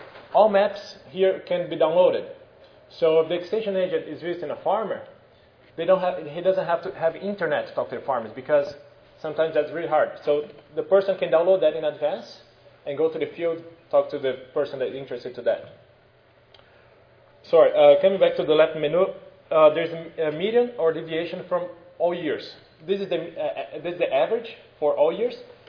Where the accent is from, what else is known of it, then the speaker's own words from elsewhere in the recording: Brazil; Like, I'm from Brazil. We have a lot of problems related to that.